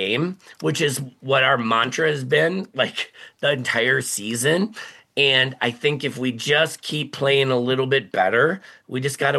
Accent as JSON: {"language": "English", "region": "Minnesota", "country": "United States"}